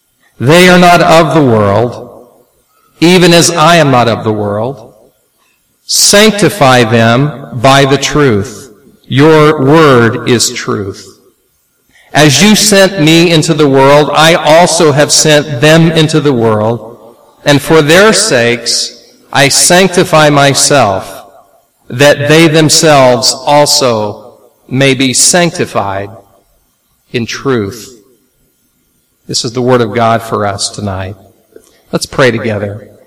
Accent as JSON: {"language": "English", "region": "Oklahoma", "country": "United States", "accent": "Oklahoman", "said": "I speak English, and I speak Oklahoman. And so, if you detect a little Oklahoman in my accent, please bear with me."}